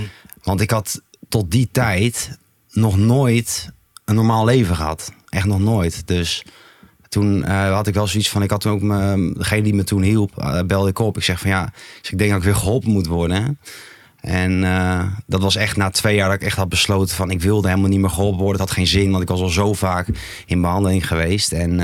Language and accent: Dutch; Amersfoort, Utrecht, Netherlands; er was echt geen één hotel of B&B meer in Amersfoort waar ik vandaan kom, die mij nog accepteerde.